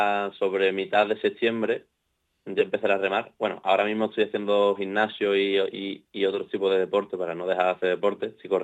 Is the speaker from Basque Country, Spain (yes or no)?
no; Algeciras, Andalusia, Spain; yo estoy en un club de Sevilla, pero yo no soy de Sevilla, soy de Algeciras, y entonces entreno en un club aquí en Los Barrios